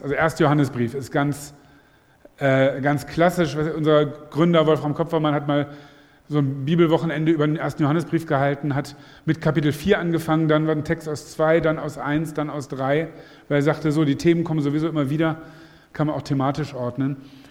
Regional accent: Lower Saxony, Germany; ich bin gebürtiger Niedersachse, da ist der Weinanbau noch nicht so fortgeschritten.

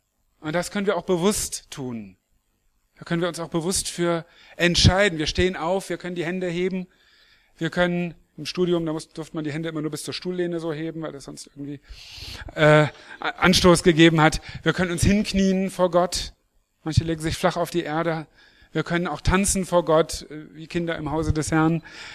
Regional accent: Lower Saxony, Germany; also ich bin in Niedersachsen zur Schule gegangen, da gab es sowas nicht

